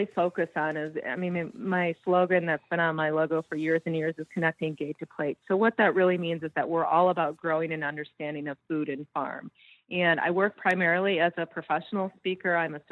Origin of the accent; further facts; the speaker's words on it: Michigan, United States; I'm originally from Michigan. The soil is very different in southern Michigan.